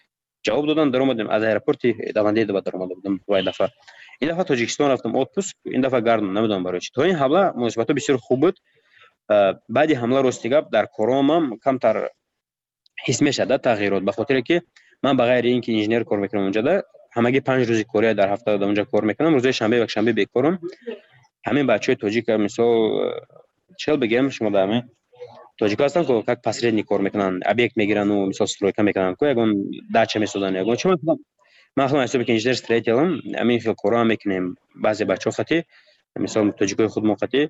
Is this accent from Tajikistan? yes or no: yes; Tajikistan; من گفتم من تاجیکم، گفتم از تاجیکستانم